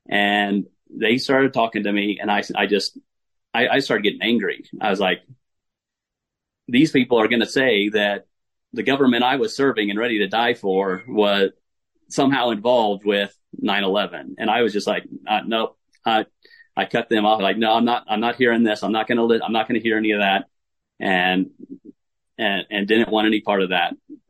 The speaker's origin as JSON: {"language": "English", "region": "Texas", "country": "United States", "tie": "born or raised there", "said": "You know, growing up in Texas, you just, it's almost like a religion to be, it's almost part of being a Christian is you're patriotic toward Texas and the United States."}